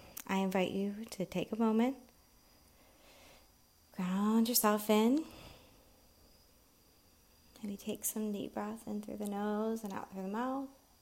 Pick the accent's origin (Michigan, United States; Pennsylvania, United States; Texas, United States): Pennsylvania, United States; So my mom, she stayed back in Pennsylvania. I'm from Pennsylvania near Pittsburgh with me and my grandmother and my aunt.